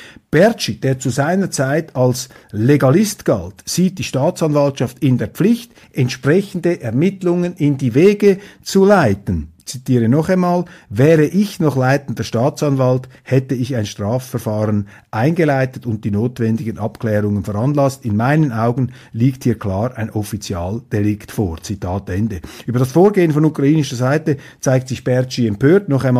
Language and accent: German; Switzerland; Und als Schweizer müssen wir sehr wachsam bleiben, wenn wir diese EU-Kommission anschauen